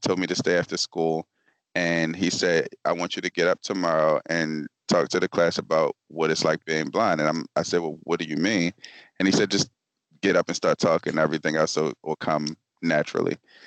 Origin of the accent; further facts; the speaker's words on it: Baltimore, Maryland, United States; Born and raised in Baltimore City, went to public schools, and also I graduated from Morgan State University. Proud graduate in 2006.